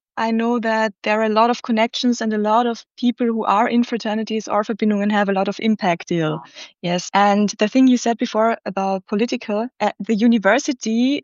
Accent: Carinthia, Austria; I come from Carinthia, where I lived in the countryside, where everything is like conservative.

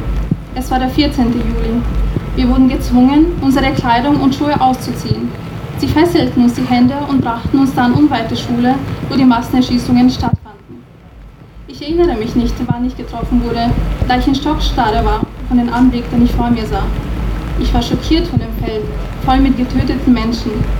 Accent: Srebrenica, Republika Srpska, Bosnia & Herzegovina; Ich komme aus Srebrenica

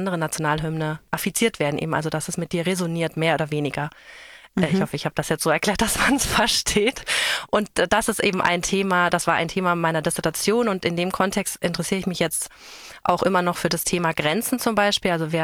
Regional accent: Germany; aber ich bin einfach in Deutschland aufgewachsen

